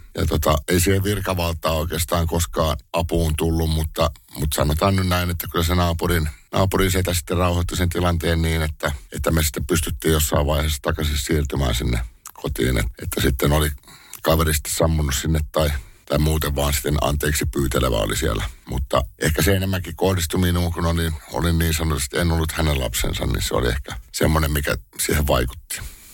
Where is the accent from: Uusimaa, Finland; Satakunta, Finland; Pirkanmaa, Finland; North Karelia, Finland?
Pirkanmaa, Finland; born there; Synnyin pienellä paikkakunnalla, Pirkanmaalla, niin sanotusti avioliiton ulkopuolisena lapsena